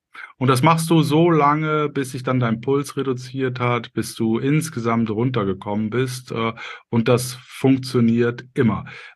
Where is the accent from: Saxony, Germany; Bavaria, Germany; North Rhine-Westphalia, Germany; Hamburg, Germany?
North Rhine-Westphalia, Germany; Cologne; also ich habe das Buch veröffentlicht als Kölsche Jung am 11.11. um 19.11 Uhr, logisch.